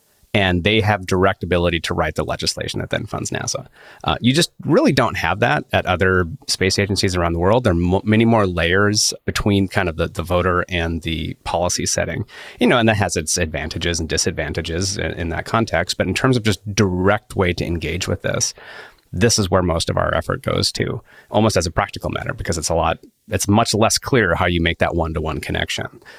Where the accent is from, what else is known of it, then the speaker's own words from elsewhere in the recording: United States; I'm an American